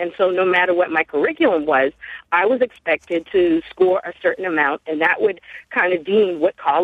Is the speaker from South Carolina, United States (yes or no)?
yes; South Carolina, United States; I am actually from South Carolina, which has been known as an academically poor performing state.